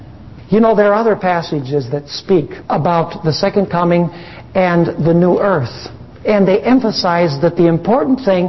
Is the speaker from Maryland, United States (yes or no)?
no; Wisconsin, United States; "It's time to ship this son of ours off to Wisconsin," because we're originally from Wisconsin, "to Wisconsin Academy so that he can learn to read and write English."